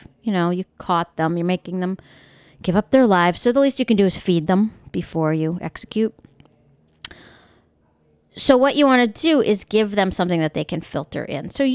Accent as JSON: {"language": "English", "region": "New York", "country": "United States", "tie": "born or raised there", "said": "like I grew up on Long Island, and we would eat a lot of steamers, which are softshell clams"}